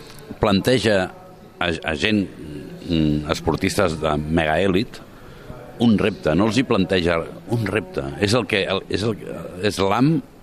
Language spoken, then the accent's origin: Catalan; Barcelona, Catalonia, Spain; tu ets filla de Barcelona, com jo.